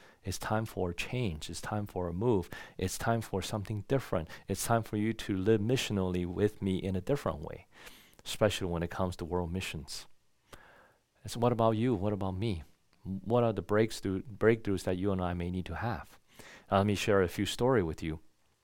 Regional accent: Taiwan; now in United States; I grew up in Taiwan, and I found that there was a lot of things that were not were ugly or were not pleasant or I did not like in my own culture.

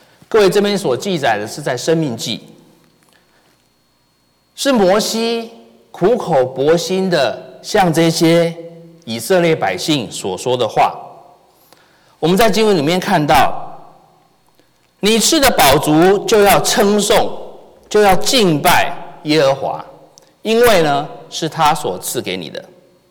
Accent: Taiwan; 各位知道我来自台湾，我在台湾的时候

